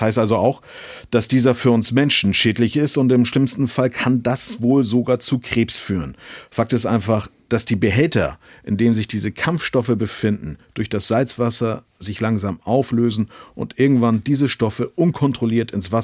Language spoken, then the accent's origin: German; Kiel, Schleswig-Holstein, Germany; Also ich bin ja Kieler und nicht weit weg von der Küste der schleswig-holsteinischen Landeshauptstadt.